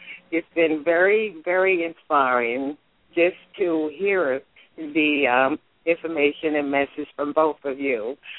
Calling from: Pennsylvania, United States; I'm calling from Pennsylvania.

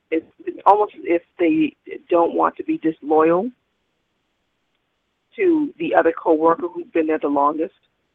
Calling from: Massachusetts, United States; I'm calling from Massachusetts.

